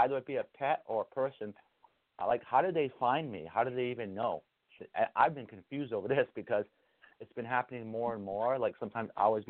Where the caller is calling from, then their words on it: Massachusetts, United States; Yeah, I'm calling from Massachusetts.